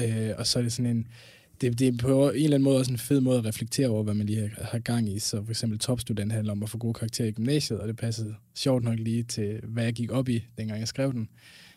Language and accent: Danish; Aalborg, North Denmark Region, Denmark; accent: North Jutlandic; now in Copenhagen, Denmark; man kan nok godt høre, at jeg er nordjyde, er opvokset op omkring Aalborg, men så er jeg flyttet til København